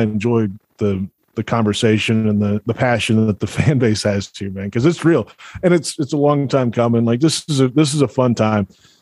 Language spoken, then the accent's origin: English; Alabama, United States; I grew up in Alabama. I'm an Alabama fan, right?